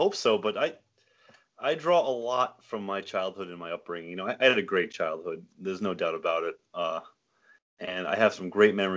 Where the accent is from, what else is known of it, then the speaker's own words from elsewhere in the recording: Matunuck, Rhode Island, United States; Yeah, Matunuck, Rhode Island.